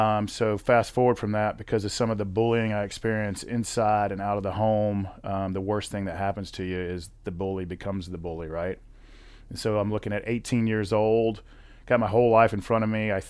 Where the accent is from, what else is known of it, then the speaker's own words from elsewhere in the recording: Atlanta, Georgia, United States; born there; I'm born in the south side of Atlanta, near the airport.